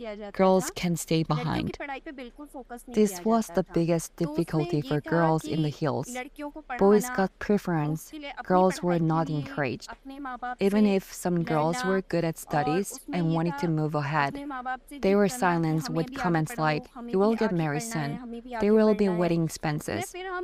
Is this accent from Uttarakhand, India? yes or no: yes; Uttarakhand, India; I'm from Almora district. I was educated from an early age. I come from a middle-class family. And because of that, I was raised in the village itself.